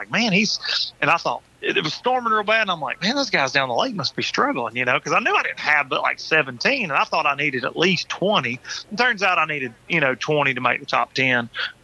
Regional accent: United States; Yeah, it was growing up on the Tennessee River, I always looked forward to having events there

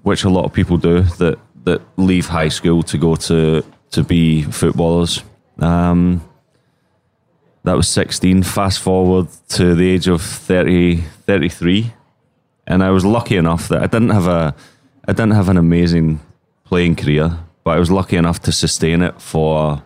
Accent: Glasgow, Scotland, United Kingdom; I grew up in Glasgow and like every young British kid

